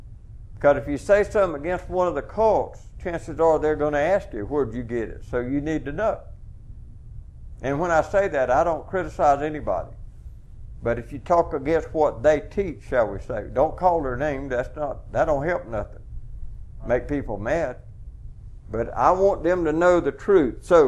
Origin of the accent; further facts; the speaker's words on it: Missouri, United States; I'm from Missouri. Show me.